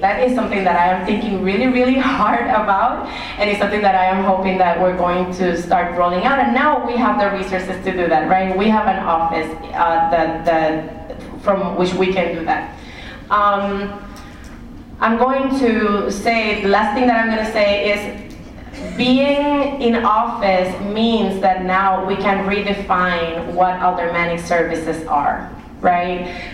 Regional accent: Puerto Rico; So I am from Puerto Rico, as probably many of you know

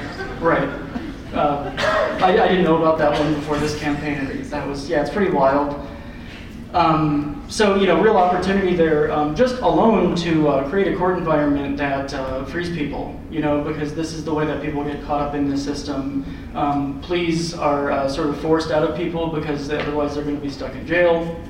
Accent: Houston, Texas, United States; I'm from Houston, representing Houston DSA.

